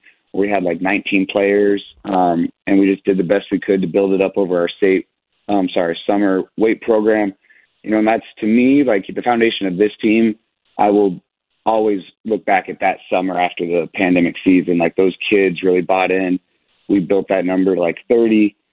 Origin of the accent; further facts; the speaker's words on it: Nevada, Iowa, United States; So I'm actually originally from Central Iowa, a small town in Central Iowa, Nevada, Iowa.